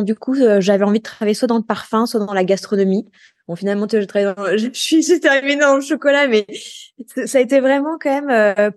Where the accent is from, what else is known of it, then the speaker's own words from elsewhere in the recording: Paris, Île-de-France, France; also born or lived in New York; Alors moi, j'ai grandi à Paris. Alors, pas que à Paris, parce qu'en fait, je suis née à Paris, mais à cette époque-là, mes parents habitaient à New York. Donc, maman est revenue à Paris pour accoucher, puis j'ai habité 2 ans à New York. Après, on est revenu à Paris.